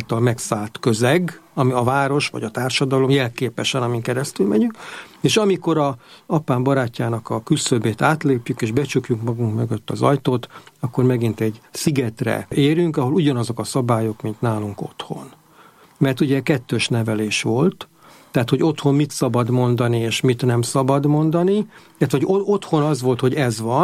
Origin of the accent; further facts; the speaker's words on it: Budapest, Hungary; also born or lived in Nagyvázsony; akkor Nagyvázsonyból, ahol én születtem, Budapestre költöztünk.